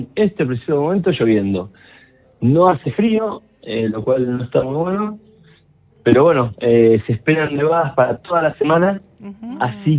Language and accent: Spanish; Cipolletti, Río Negro, Argentina; Yo no solo soy de Río Negro, soy cipoleño.